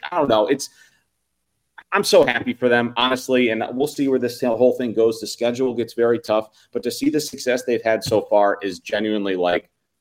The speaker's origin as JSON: {"language": "English", "region": "New York", "country": "United States", "said": "I prefer tavern-style pizza. I'm from New York, so my dad's side of the family is from Long Island. I grew up with, you know, New York pizza, thin crust, thinner."}